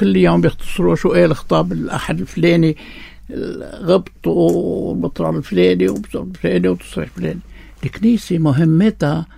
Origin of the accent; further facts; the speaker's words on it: Lebanon; أنا لبناني.